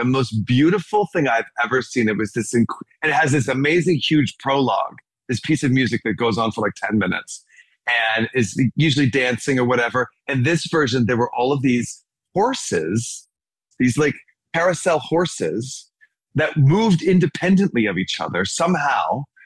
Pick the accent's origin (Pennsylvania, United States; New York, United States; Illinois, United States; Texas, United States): Texas, United States; Dallas; I'm from Dallas, and all the shows that would come through became my go-to.